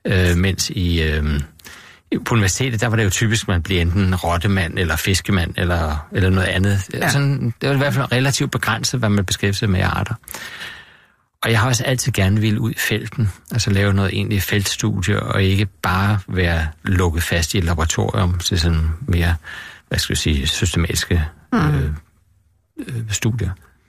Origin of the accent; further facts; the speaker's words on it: Virum, Capital Region of Denmark, Denmark; Jeg voksede op i Virum, og det er jo ude, hvor der er en masse dejlig natur rundt omkring Furesøen, og der er noget dejlige moseområder nede af skovområdet.